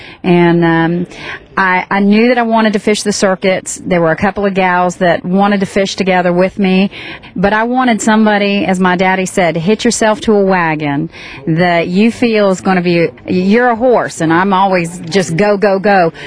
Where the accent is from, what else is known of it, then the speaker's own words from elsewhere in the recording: Ocala, Florida, United States; I'm from Cedar Key. Actually, I'm from Ocala, but Cedar Key, Yankee Town, Crystal River, I redfished there all growing up.